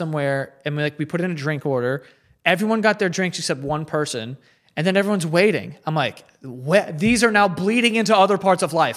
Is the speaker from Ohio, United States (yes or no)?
yes; Cleveland, Ohio, United States; I'm from Cleveland.